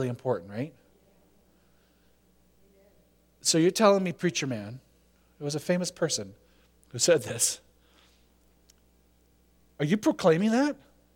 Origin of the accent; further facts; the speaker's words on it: Canada; being a Canadian, we're like ultra quiet